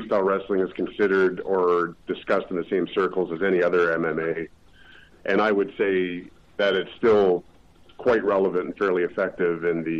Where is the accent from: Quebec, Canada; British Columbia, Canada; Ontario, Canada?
Ontario, Canada; River Canard; also born or lived in Windsor; I was born in Windsor, raised in River Kennard. Okay. Lived there my whole life. In fact, family still lives there.